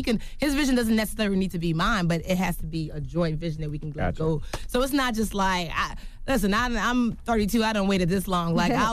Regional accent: Yonkers, New York, United States; I'm from Yonkers. It doesn't matter.

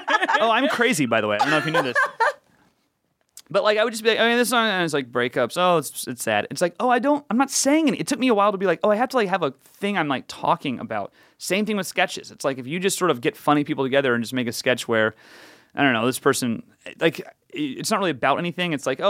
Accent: the South, United States; I grew up in the South, and I just, it was part of what you did.

